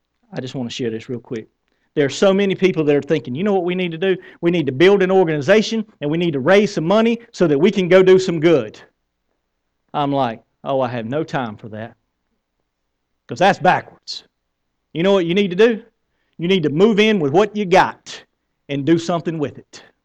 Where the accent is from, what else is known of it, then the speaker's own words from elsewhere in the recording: the South, United States; accent: Southern; But I'm going to say this in my good southern accent.